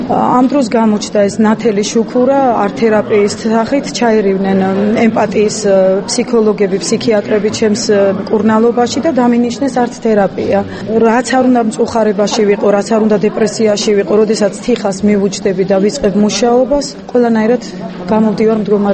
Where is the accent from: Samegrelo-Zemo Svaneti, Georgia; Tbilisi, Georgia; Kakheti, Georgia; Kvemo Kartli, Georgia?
Kakheti, Georgia; წარმოშობით ქიზიყელი ვარ და უფრო კახურ და ქალაქურ თემებზე ვაკეთებ ჩანახატებს